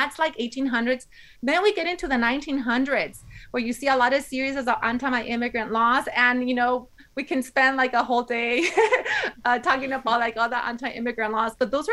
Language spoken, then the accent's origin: English; Watsonville, California, United States; And you know, I am an immigrant. I grew up in Watsonville, California.